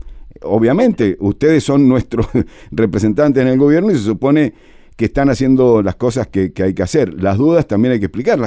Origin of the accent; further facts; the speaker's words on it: Mendoza, Argentina; somos los mendocinos